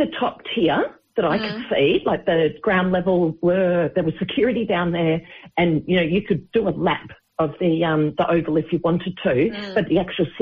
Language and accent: English; Victoria, Australia; Yeah, well, being originally a Victorian